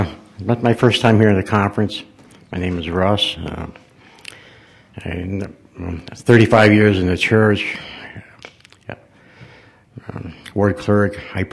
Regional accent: Connecticut, United States; So anyways, I'm from Connecticut. Apparently, I'm the only Mormon left in Connecticut.

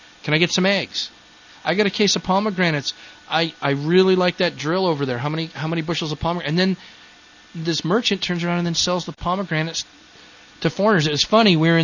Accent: Colorado, United States; I'm from Colorado, man. I didn't tell them my ancestors were from Boston.

